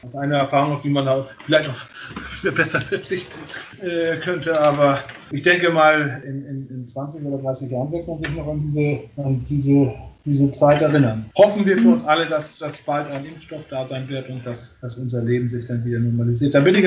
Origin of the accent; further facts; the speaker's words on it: Northern Germany, Germany; Das ist man als Norddeutscher, ich komme aus Norddeutschland, ja auch gewohnt.